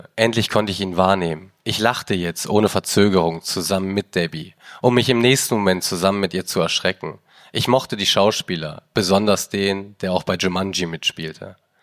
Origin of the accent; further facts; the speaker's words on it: Germany; Also wir als Deutsche